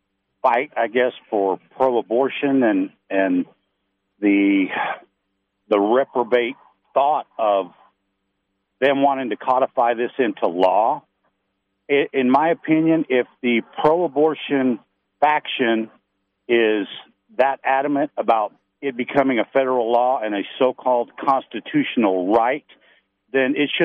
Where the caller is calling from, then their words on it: Texas, United States; I'm calling from Texas, and this is a battle every single day, everywhere we go.